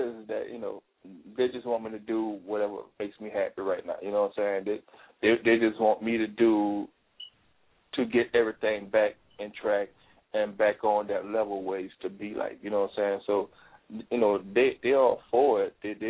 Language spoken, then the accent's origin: English; New Orleans, Louisiana, United States; I'm a big legend in my hometown of New Orleans, Louisiana.